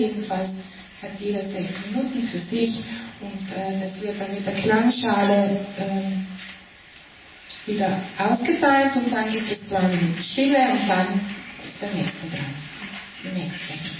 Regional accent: Trentino-Alto Adige, Italy; Herzlich grüß Gott, sagt man bei uns in Südtirol, zu den Non-Dualitäts-Austauschfahren.

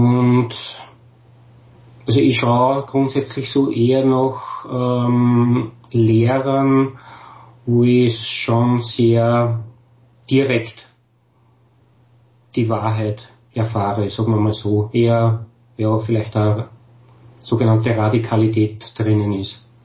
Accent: Austria; ich würde so gern was bei uns in Österreich oder halt speziell in meiner Umgebung einmal probieren zu organisieren

